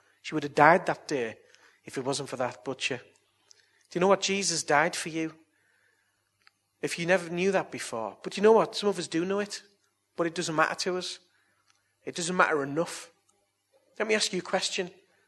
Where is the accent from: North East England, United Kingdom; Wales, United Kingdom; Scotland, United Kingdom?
North East England, United Kingdom; Billingham; When I was a kid, I grew up in Billingham